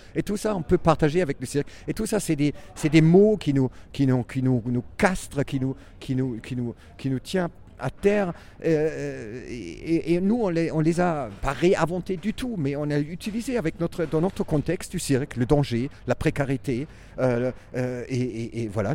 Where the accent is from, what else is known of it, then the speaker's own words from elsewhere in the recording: Germany; accent: German; French is a second language; Et une parole handicapée, comme moi, avec mon accent allemand, c'est une parole peut-être de clown